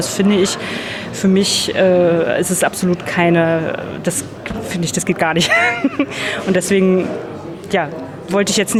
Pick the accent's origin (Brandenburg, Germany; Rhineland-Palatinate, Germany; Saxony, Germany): Brandenburg, Germany; Falkensee; weil ich bin ursprünglich aus Falkensee, also ein Kind der DDR.